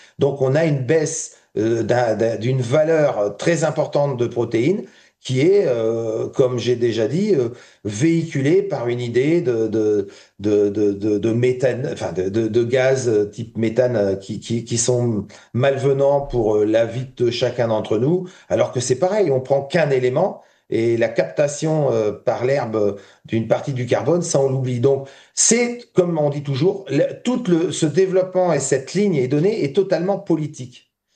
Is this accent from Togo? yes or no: no; Hauts-de-France, France; Moi, je suis de la Somme.